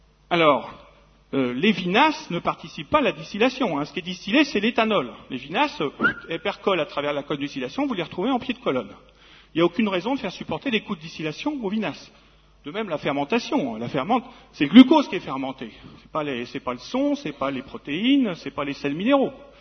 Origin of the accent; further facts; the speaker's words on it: Normandy, France; moi je viens de la Seine, la Normandie, là